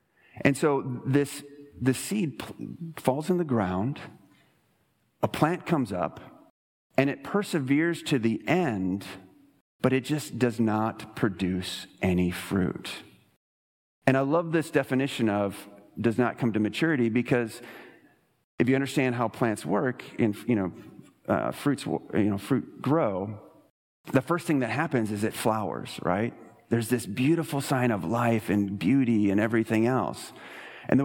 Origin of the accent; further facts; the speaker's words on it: Texas, United States; I came from Texas, and Texas, you know, East Texas, we've got this clay as soil that is just horrible.